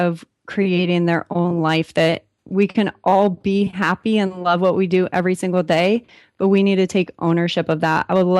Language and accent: English; San Diego, California, United States; The people around me here in my hometown in San Diego are like, I love them so much